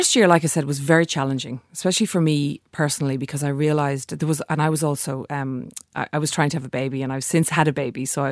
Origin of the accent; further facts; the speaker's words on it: Ireland; now in Australia; Well, I'm here in Australia. I'm Irish.